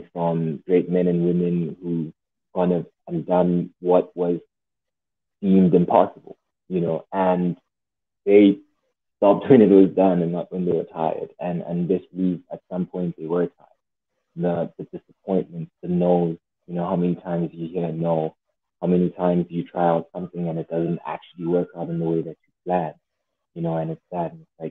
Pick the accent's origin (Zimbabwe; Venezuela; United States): Zimbabwe; You know, I'm from Zimbabwe, right?